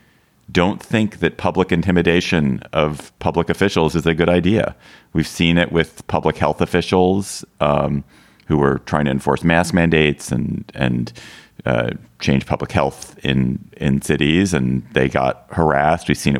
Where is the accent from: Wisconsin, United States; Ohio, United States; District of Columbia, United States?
District of Columbia, United States; Washington; Washington, D.C., my hometown, which is great.